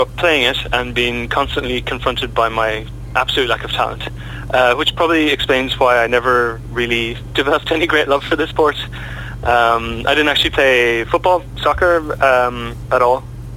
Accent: Ireland; I mean, I grew up in Ireland

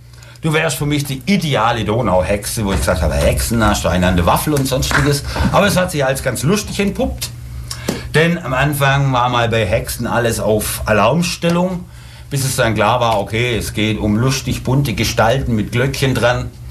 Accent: Ulm, Baden-Württemberg, Germany; Ich bin die erste Generation meiner Familie in Ulm, ja. Die kamen, die mütterliche Seite kam von Wasseralfingen, der Papa kam aus dem Allgäu.

